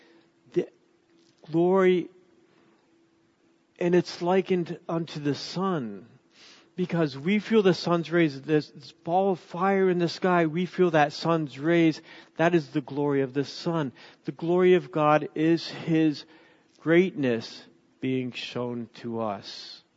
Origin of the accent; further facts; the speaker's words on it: United States; And to me, the word hope, as I look at it as an American